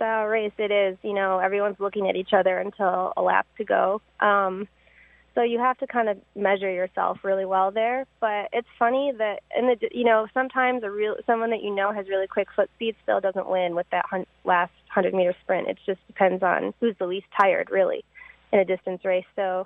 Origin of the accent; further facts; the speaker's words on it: New York, United States; So this is actually, I grew up in New York, and I've never raced on the Armory track.